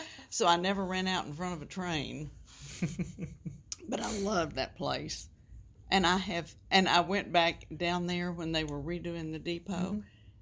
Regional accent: Longview, United States; And my memories of growing up in Longview.

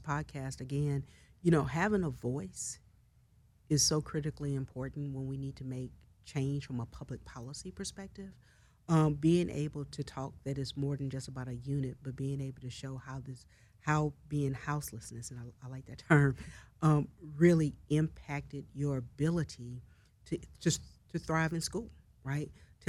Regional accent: Grambling, Louisiana, United States; now in Atlanta, United States; So for me, I'm originally from Grambling, Louisiana. I've been in Atlanta now, actually 19 years this week.

